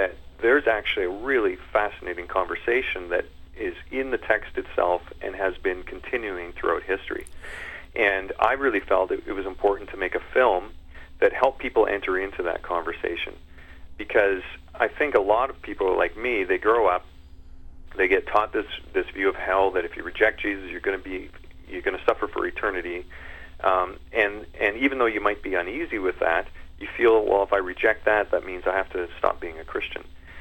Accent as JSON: {"language": "English", "town": "Foam Lake", "region": "Saskatchewan", "country": "Canada", "tie": "born or raised there", "said": "I came home from Bible camp, and I was on the farm in Foam Lake, and I remember looking out at my family working in the garden one evening"}